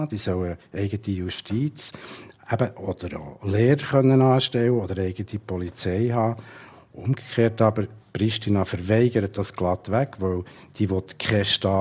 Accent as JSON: {"language": "German", "country": "Switzerland", "lives_now": "Belgrade, Serbia", "said": "ich komme aus der Schweiz, lebe in Belgrad, verstehe Serbisch, Albanisch kann ich aber sehr schlecht"}